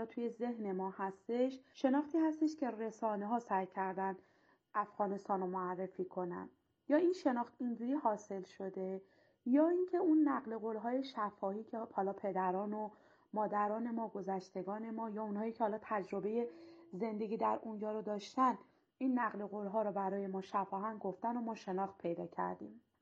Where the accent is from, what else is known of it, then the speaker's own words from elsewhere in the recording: Iran; بنده متولد ایران هستم و اصالتاً از ولایت دایکندی کشور افغانستان و خانواده بعد از اینکه مهاجرت کردن سال 60 به ایران،